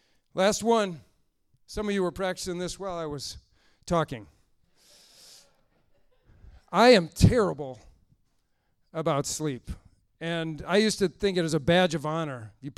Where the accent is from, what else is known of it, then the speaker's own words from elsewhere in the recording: Pewaukee, Wisconsin, United States; I'm from Pewaukee, Wisconsin, which is about the smallest town you've ever heard of, never heard of. And this guy is from my hometown